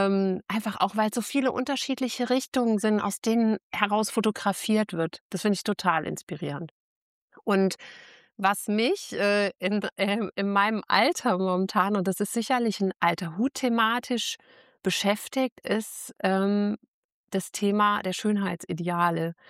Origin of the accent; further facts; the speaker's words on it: Rhineland-Palatinate, Germany; ich komme ja ursprünglich aus der Trierer Ecke.